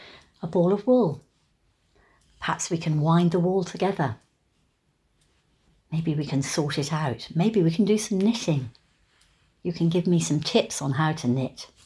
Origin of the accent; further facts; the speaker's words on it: London, United Kingdom; As I come from London, maybe people will have been to London.